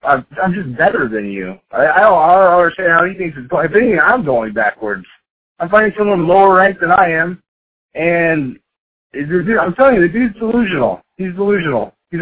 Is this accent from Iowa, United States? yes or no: yes; Iowa, United States; I had for personal family reasons, I had to move back up to my home state of Iowa to be with my daughter.